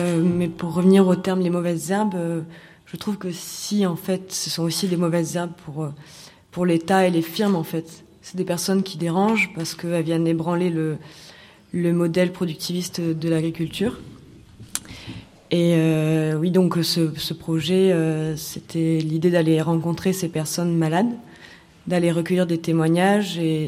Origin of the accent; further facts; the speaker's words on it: Toulouse, Occitanie, France; j'ai principalement travaillé en Occitanie, parce que je viens de Toulouse